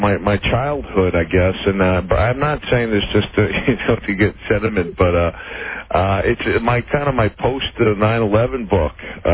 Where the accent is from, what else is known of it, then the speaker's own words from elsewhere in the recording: New York, United States; because I grew up in Long Island. It's about 1 hour and 10 minutes away without traffic.